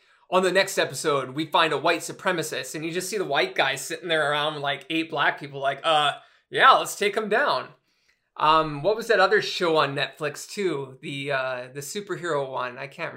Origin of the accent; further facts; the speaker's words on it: Canada; And I keep saying America even though I'm Canadian